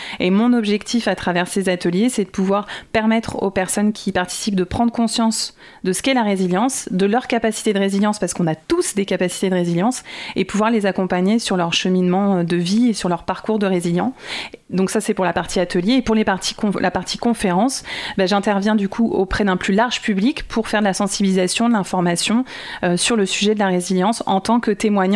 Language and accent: French; Surgères, Nouvelle-Aquitaine, France; Exactement, j'ai été élevée à Surgères et j'ai vécu à Surgères de 6 à 19 ans.